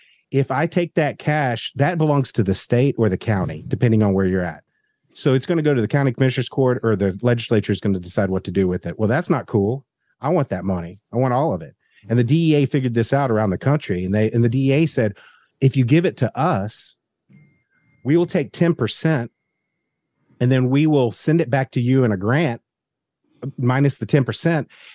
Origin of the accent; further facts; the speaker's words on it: the South, United States; And I'm like, whoa, as a Southerner, let me tell you